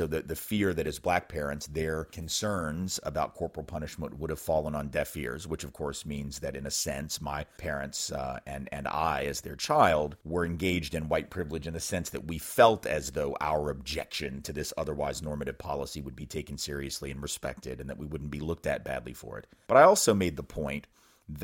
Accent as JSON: {"language": "English", "town": "Nashville", "region": "Tennessee", "country": "United States", "tie": "born or raised there", "said": "growing up in Nashville, Tennessee, my parents had always been very clear."}